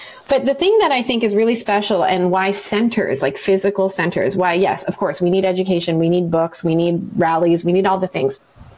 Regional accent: Philippines; I'm Filipino.

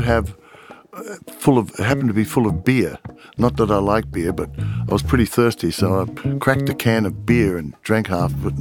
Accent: Australia; I'm from Australia. We're used to the heat.

